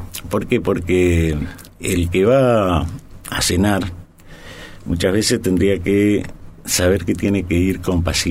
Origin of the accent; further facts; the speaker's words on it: Argentina; como argentinos que somos